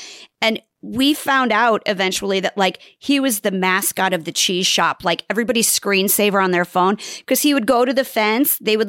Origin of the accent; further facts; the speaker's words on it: Nebraska, United States; I'm from Nebraska, but I'm not taking a shovel out there to finish this job.